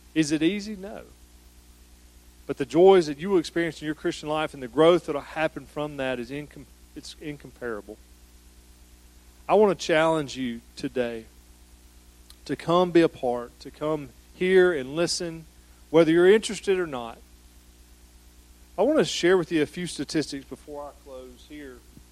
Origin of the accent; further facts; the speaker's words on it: Columbus, Mississippi, United States; I'm from Columbus, Mississippi.